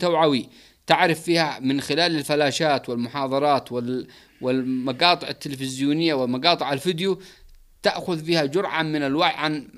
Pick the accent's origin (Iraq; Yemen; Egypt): Yemen; لا يوجد في غزة جبال زي ما عندنا في اليمن